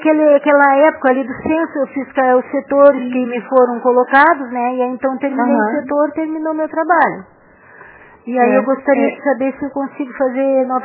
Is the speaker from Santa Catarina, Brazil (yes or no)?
yes; Biguaçu, Santa Catarina, Brazil; Eu sou daqui de Biguaçu e o ano passado nós tivemos aqui em Biguaçu